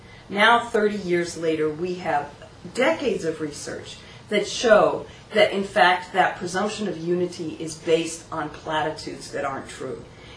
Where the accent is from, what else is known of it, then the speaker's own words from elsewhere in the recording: United States; I'm from the United States, and I can tell you, we do not do it well.